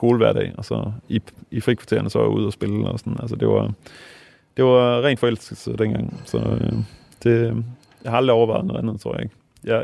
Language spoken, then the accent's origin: Danish; Lystrup, Central Denmark Region, Denmark; spillede ude i Lystrup, hvor jeg voksede op, til jeg var ja, 12-13 år